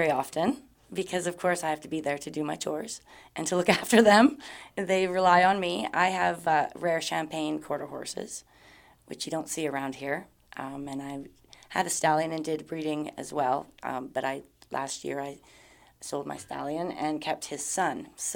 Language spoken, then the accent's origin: English; British Columbia, Canada; now in Ontario, Canada; I grew up in the Okanagan Valley in BC. And so when we came across to Ontario, we bought a farm.